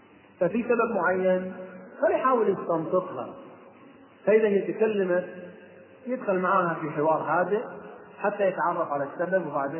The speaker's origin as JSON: {"language": "Arabic", "country": "Kuwait", "said": "هذه قصه طلاق عندنا في الكويت"}